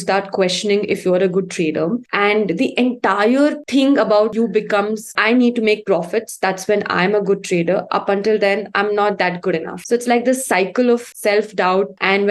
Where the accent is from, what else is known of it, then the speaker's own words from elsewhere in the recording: India; English is a second language; Okay, so I'm from India. I currently stay in Bangalore.